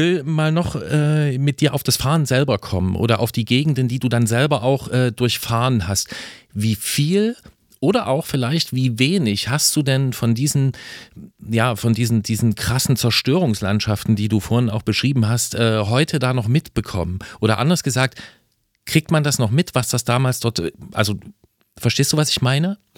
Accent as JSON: {"language": "German", "country": "Germany", "tie": "born there", "said": "ich bin in der DDR geboren"}